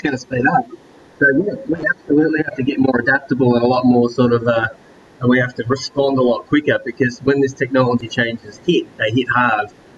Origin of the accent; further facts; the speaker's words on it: New South Wales, Australia; I grew up in the Blue Mountains, which is, about 100 k's west of Sydney, up in the World Heritage National Park up there. Pretty idyllic place to live as a kid and grow up.